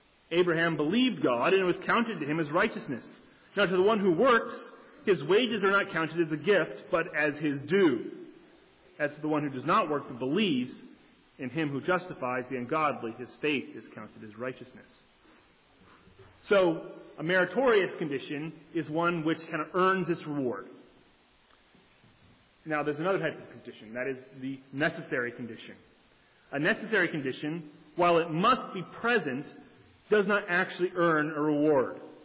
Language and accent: English; United States; He uses the example of the World Cup, but we're Americans here, so we're going to use the World Series.